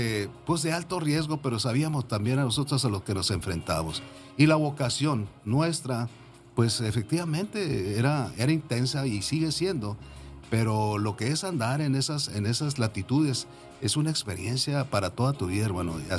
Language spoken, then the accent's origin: Spanish; Los Mochis, Sinaloa, Mexico; now in Ciudad Juárez, Mexico; Soy originario de Los Mochis, Sinaloa.